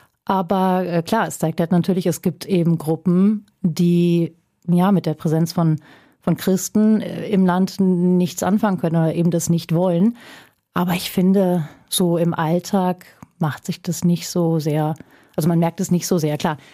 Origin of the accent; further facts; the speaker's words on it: Germany; Also man erwartet sowieso von mir als Deutsche jetzt nicht, dass ich Muslima bin, das ist das Erste